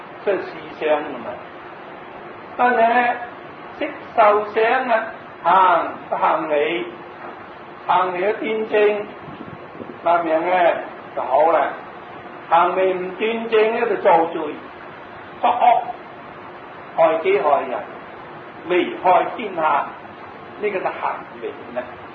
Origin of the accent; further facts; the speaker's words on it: Guangdong, China; 就我哋廣東人咧，都係食嗰啲苦瓜。